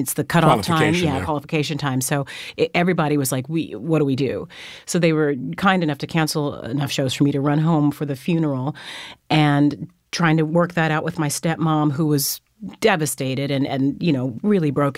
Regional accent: Fresno, California, United States; also born or lived in Germany; And then, I was raised in Fresno, California.

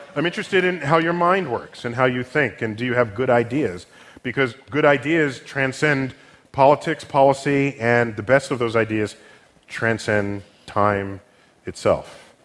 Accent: United States; No. I'm an American.

